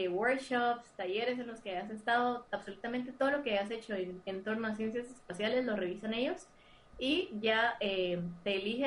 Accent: Guatemala; Yo soy la primera guatemalteca que está haciendo investigación espacial en Guatemala

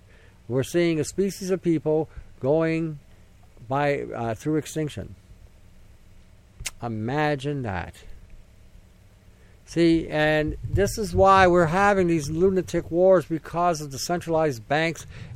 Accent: Canada; One day, I can speak on behalf of Canada because I'm Canadian.

